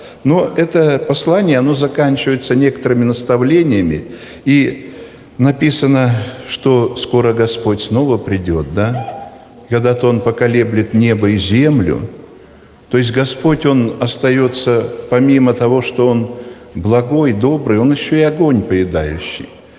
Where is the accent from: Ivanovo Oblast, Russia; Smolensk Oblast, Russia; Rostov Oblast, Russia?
Smolensk Oblast, Russia; Smolensk; Я из Смоленска, это самая западная область нашей страны.